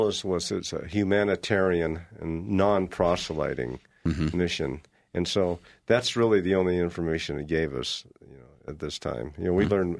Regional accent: California, United States; I grew up in California.

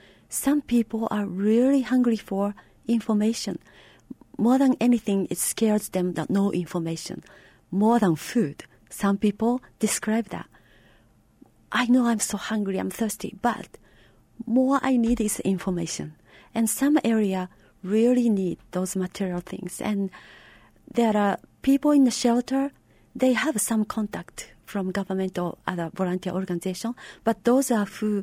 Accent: Japan; moved away; We are Japanese. We came from Japan

